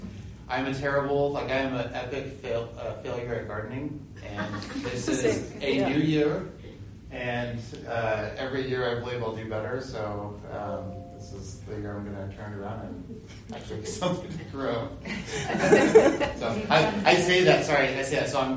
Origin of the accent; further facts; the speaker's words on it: Eugene, Oregon, United States; now in Sandy, United States; I've been a resident of Sandy for about a decade or so, born and raised in Eugene.